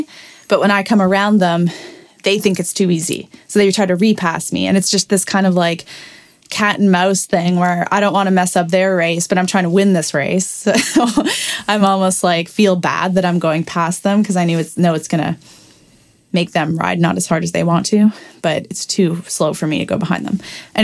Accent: Canada; We're both Canadian. We're both the same age, like same year at university.

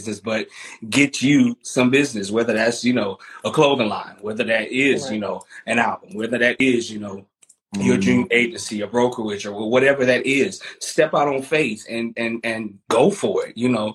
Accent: the South, United States; So this particular saying, it came from, you know, growing up in the South

